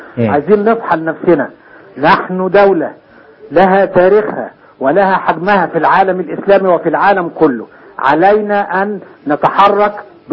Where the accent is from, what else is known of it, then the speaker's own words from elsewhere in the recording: Egypt; احنا مصريين